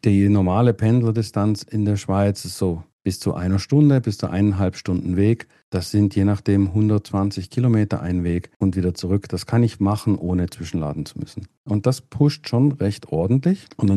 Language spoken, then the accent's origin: German; Germany; now in Switzerland; ich komme ja ursprünglich aus Deutschland, also auf der anderen Seite der Grenze ganz nah.